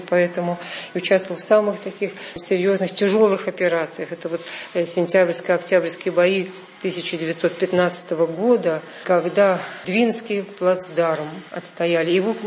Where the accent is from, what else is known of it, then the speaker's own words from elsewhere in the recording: Saint Petersburg, Russia; А приехала в Москву. Я из Петербурга.